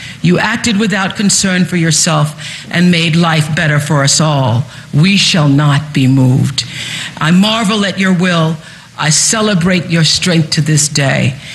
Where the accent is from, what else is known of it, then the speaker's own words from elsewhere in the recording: Southern United States, United States; I grew up in the South, and Rosa Parks was a hero to me long before I recognized and understood the power and impact that her life embodied.